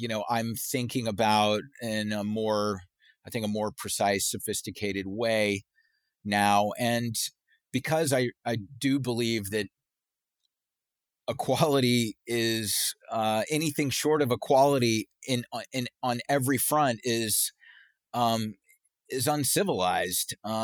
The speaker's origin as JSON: {"language": "English", "town": "Charleston", "region": "South Carolina", "country": "United States", "tie": "born or raised there", "said": "I grew up in Charleston, where they started the Civil War, and it's very racially divided economically."}